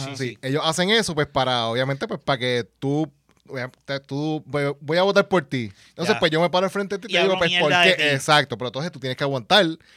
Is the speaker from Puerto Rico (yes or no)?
yes; Puerto Rico; Lo único que pueden bullear a Maripili somos nosotros los boricuas.